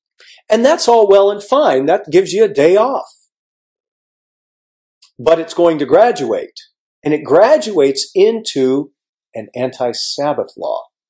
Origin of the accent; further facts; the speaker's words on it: Germany; English is a second language; I grew up in Germany.